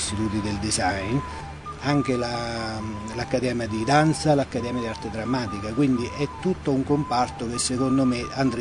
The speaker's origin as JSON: {"language": "Italian", "town": "Salerno", "region": "Campania", "country": "Italy", "said": "io sono di Salerno, pur essendo direttore di Frosinone, abito a Salerno"}